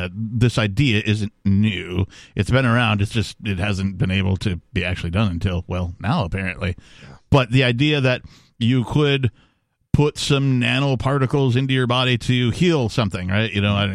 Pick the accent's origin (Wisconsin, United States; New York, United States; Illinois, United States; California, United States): Wisconsin, United States